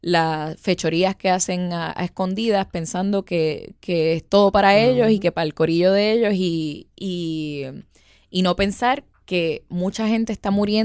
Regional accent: Puerto Rico; a veces me afecta mucho a nivel personal y creo que todos como puertorriqueños podemos identificarnos con esa conversación.

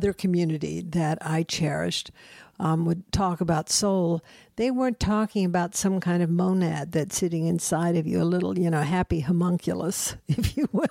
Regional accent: the South, United States; this really comes out of the fact that I'm from the South

